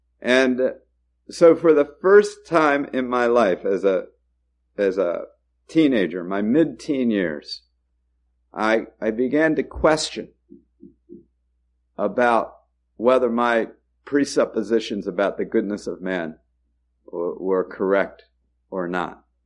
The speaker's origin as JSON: {"language": "English", "region": "New Jersey", "country": "United States", "tie": "born or raised there", "said": "I was raised here in Monmouth County. I went to a prep school in New Hampshire my sophomore year in secondary school."}